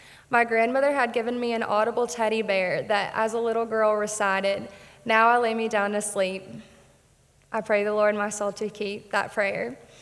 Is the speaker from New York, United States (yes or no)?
no; Maryland, United States; also born or lived in San Diego, United States; November 15th, 1998, I was born in San Diego, California. My mom and dad loved me so much, and we lived there for a few years before moving to Maryland for my dad's work.